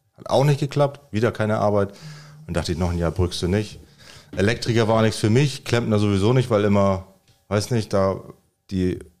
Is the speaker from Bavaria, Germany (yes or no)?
no; Husum, Schleswig-Holstein, Germany; Ich komme aus Husum, aus dem hohen Norden